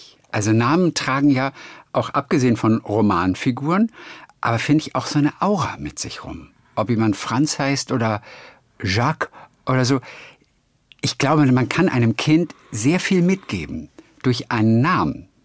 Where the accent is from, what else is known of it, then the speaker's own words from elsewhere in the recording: Wedemark, Lower Saxony, Germany; ich bin aufgewachsen in der Wedemark.